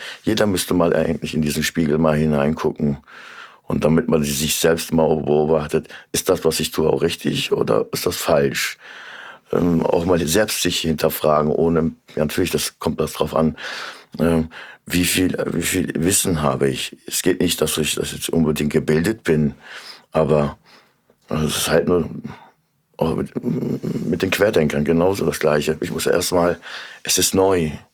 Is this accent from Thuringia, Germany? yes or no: no; Korbach, Hesse, Germany; now in Kassel, Germany; Ich bin Kassler, Kasselener. Ich komme ursprünglich aus Korbach. Es ist meine Heimat. Auch wenn andere sagen, nein, deine Heimat ist aus der Türkei.